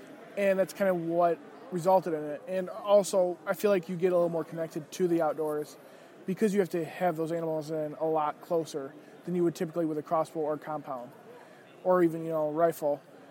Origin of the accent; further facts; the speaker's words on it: Michigan, United States; now in Indiana, United States; Well, I'm originally from Michigan. I was on Michigan's Backcountry Hunters and Anglers Board. I just moved to Indiana last year and became their chair.